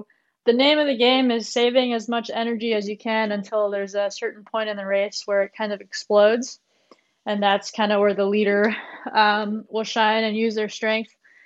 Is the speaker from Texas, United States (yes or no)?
no; Tustin, California, United States; also born or lived in Garden Grove, United States / Cyprus; So I was born in Garden Grove, California, and then when I was about 6 or so, I spent like five years in Cyprus, and then when I was about 6, our family moved to Tustin, California.